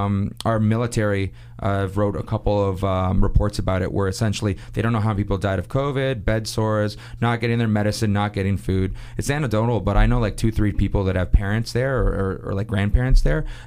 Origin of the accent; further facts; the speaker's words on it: Toronto, Ontario, Canada; I'm from Toronto